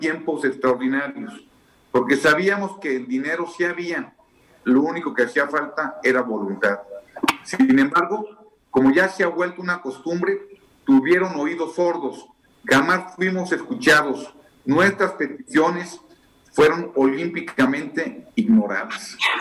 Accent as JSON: {"language": "Spanish", "country": "Mexico", "said": "los verdaderamente afectados somos todos los mexicanos."}